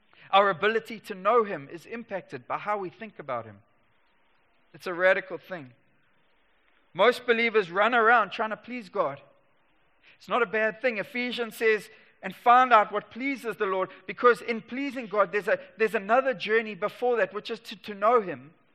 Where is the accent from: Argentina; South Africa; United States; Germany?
South Africa; Durban, KwaZulu-Natal; I'm from Durban.